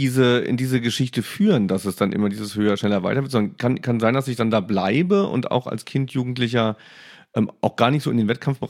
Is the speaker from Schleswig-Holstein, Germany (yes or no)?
no; Saarland, Germany; Ich bin im Saarland aufgewachsen